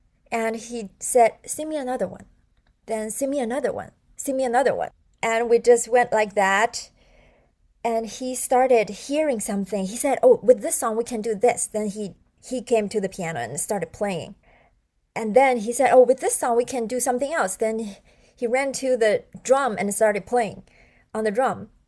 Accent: China; English is a second language; I grew up in China, so I don't know a lot about the US music, the whole Western music industry.

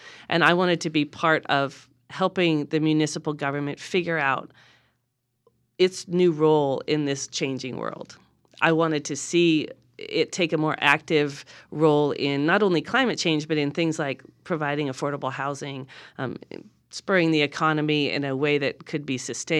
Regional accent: Wadsworth, Nevada, United States; I grew up in a very small, unincorporated town in northern Nevada. It's called Wadsworth, and it's the very southernmost section of the Pyramid Lake Paiute Indian Reservation.

